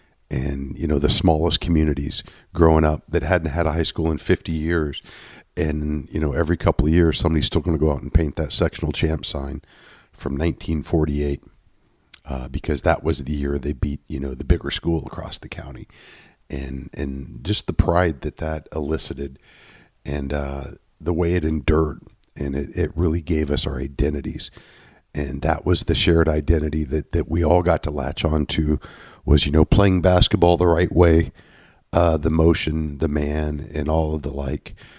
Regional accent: Indiana, United States; never more so in my entire life did I ever feel more seen as a preteen growing up in Indiana than that exact area you reference.

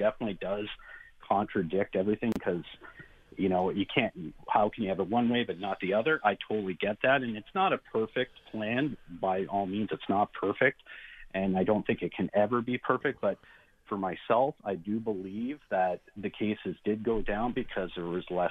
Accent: Ontario, Canada; I'm from Ontario

